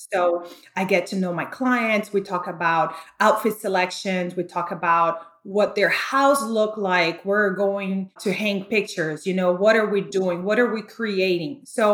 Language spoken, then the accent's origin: English; Brazil; moved away as an adult; now in United States; I'm from Brazil, so I moved to the US and had to, you know, just jump in jobs to make money and then decided to go to college.